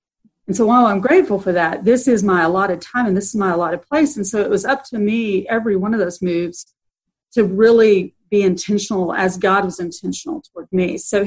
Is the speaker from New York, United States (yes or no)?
no; Texas, United States; so I'm originally from West Texas, near the Odessa Permian High School region where the whole thing was set off.